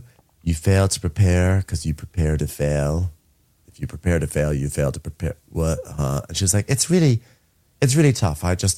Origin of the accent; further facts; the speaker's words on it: United Kingdom; Listen, I'm British, but it doesn't mean I'm automatically sophisticated.